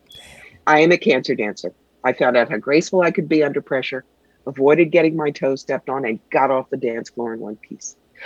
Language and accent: English; New York, United States; No. I am from New York.